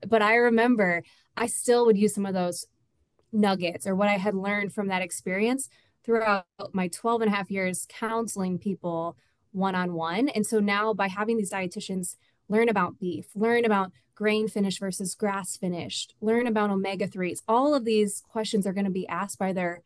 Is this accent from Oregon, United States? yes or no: no; Iowa, United States; I will say, so as a registered dietitian, and I grew up in Iowa, I did my undergrad at Iowa State University, very heavy or like well-known ag school.